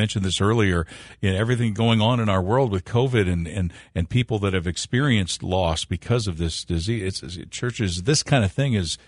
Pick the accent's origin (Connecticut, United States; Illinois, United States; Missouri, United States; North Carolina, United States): Illinois, United States; Maquon; I had mentioned that I grew up down in Maquon United Methodist Church was where I grew up.